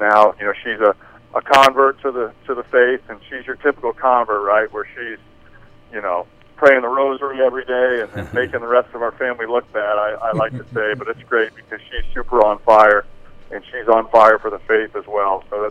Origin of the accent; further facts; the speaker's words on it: Fishers, Indiana, United States; You know, my parents, Dave and Jane, we grew up in St. Louis de Montfort Parish in Fishers, and, you know, that's what I grew up with.